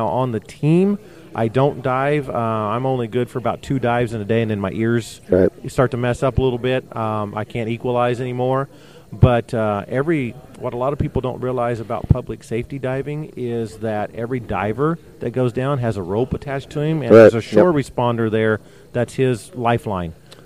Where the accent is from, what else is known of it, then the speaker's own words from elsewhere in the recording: Illinois, United States; I am actually from Illinois in the United States.